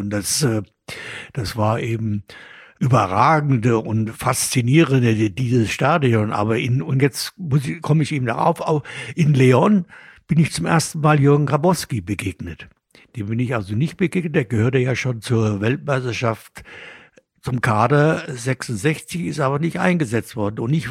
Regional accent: Dresden, Saxony, Germany; ich bin in Dresden auch groß geworden.

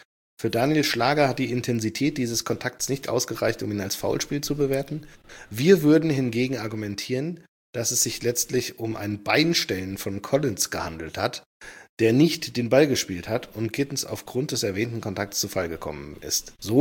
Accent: Frankfurt, Hesse, Germany; Ich als Frankfurter denke mir, na endlich ist sowas auch mal am Tag danach möglich.

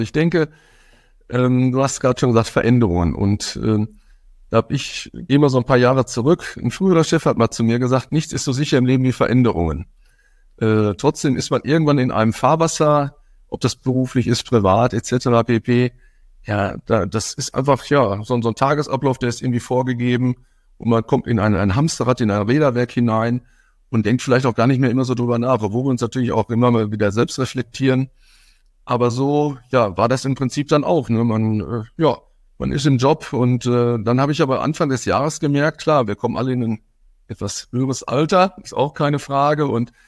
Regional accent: Dortmund, North Rhine-Westphalia, Germany; ich komme aus Dortmund

